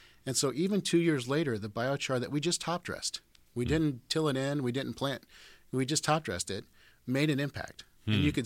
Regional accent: Riverside, Illinois, United States; So like I said earlier, I'm from Riverside, Illinois, and if people are familiar with Riverside, it's actually an arboretum.

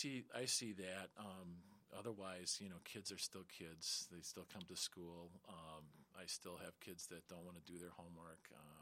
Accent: Racine, Wisconsin, United States; I was born and raised in Racine, and I am also a graduate of Racine Unified School District.

